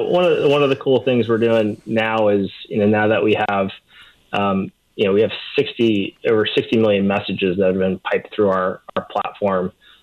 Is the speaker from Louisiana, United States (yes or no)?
yes; Louisiana, United States; You know, I'm born and raised in South Louisiana, so I'm partial there.